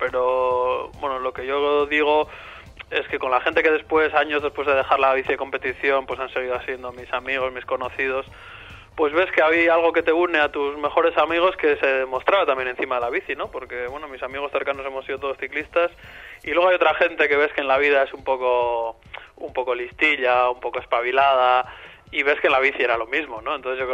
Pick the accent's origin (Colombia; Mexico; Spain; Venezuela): Spain; San Sebastián, Basque Country; Yo soy de San Sebastián, aquí llueve mucho